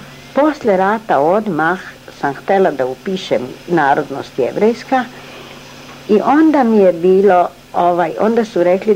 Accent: Croatia; born there; first language Hungarian; Serbian is a second language; Ja sam rođena u Hrvatskoj, ja Hrvatska nisam. Ja sam, moj materinji jezik je mađarski

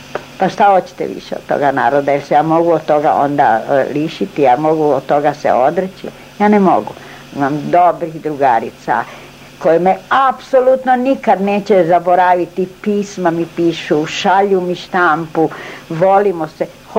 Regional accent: Croatia; born there; first language Hungarian; Serbian is a second language; Ja sam rođena u Hrvatskoj, ja Hrvatska nisam. Ja sam, moj materinji jezik je mađarski

